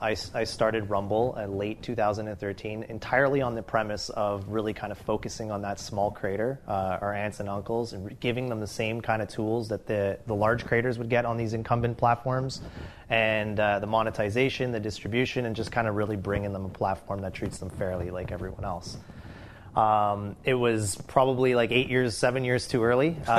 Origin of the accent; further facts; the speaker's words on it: Canada; Like, we're Canadian, and we're like, is this actually real?